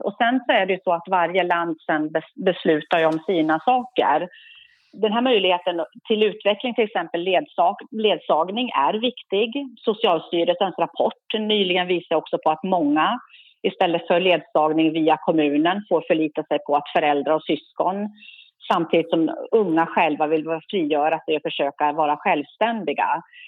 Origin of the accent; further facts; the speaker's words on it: Mora, Dalarna County, Sweden; jag kommer ifrån Mora, Dalarna.